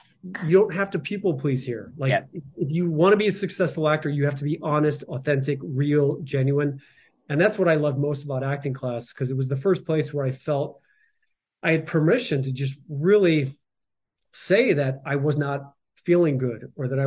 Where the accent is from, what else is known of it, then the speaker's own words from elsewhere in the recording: Midwest, United States; I'm sure you guys know, growing up in Midwest, it's, a lot of that people pleasing